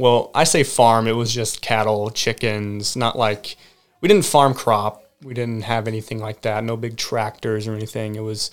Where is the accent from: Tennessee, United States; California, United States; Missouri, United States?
Missouri, United States; Seymour; Yeah. I grew up in Seymour.